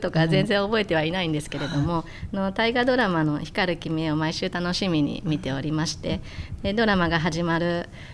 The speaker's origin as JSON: {"language": "Japanese", "town": "Seto", "region": "Aichi", "country": "Japan", "tie": "born or raised there", "said": "はい、私は瀬戸で生まれ瀬戸で育ちました。今は虹の丘に統合された旧深川小学校を卒業しております。"}